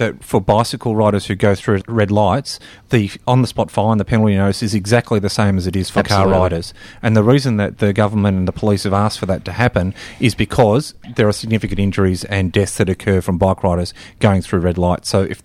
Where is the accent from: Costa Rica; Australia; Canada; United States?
Australia; Frankston, Victoria; when I was growing up in Frankston